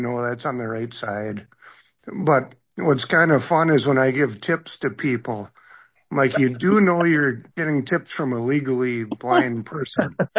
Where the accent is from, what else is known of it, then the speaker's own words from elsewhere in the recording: Minnesota, United States; I'm from Minnesota, and I have had LHON for 7 years